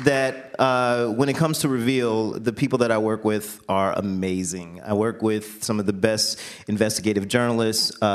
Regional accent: Jacksonville, Florida, United States; I mean, I know, like, Portland is not the most religious town in the world, but I grew up in Jacksonville, Florida

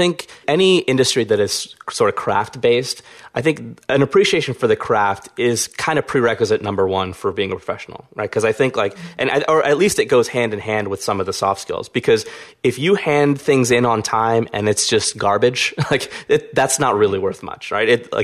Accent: Philadelphia, Pennsylvania, United States; I grew up in North Philly, and I like watching basketball.

